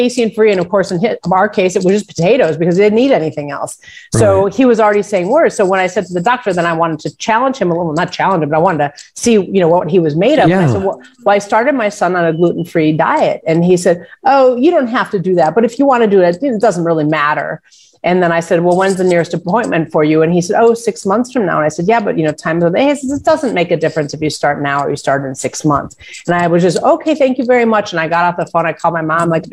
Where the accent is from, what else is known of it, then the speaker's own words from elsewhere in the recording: Chicago, Illinois, United States; I'm from Chicago.